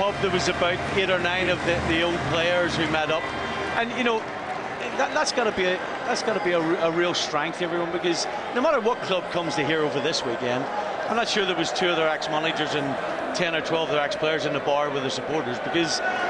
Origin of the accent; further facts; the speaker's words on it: Belfast, Northern Ireland, United Kingdom; I'm from Belfast.